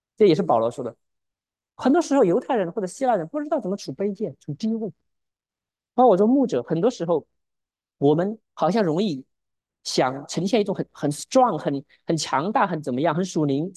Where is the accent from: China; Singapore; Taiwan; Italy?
China; 但是我们中国人传的就是不要不要不要